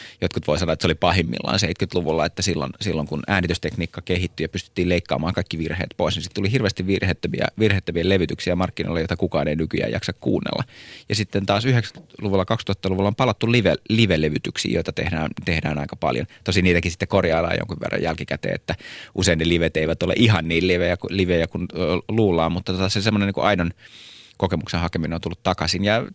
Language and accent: Finnish; Espoo, Uusimaa, Finland; Mä olen itse espoolainen